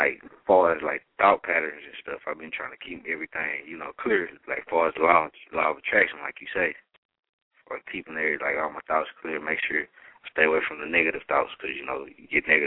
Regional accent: Texas, United States; I'm from Forward, Texas, so, you know, I'm down in the deep bottom of the in the middle of all the bullshit.

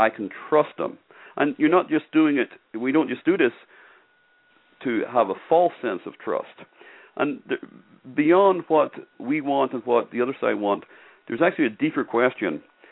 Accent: Northern Ireland, United Kingdom; I mentioned I come from Ireland. I actually come from the north of Ireland.

